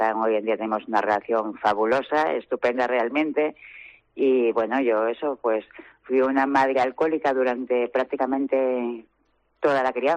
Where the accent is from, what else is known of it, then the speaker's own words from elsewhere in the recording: Asturias, Spain; Bueno, pues mira, soy de Asturias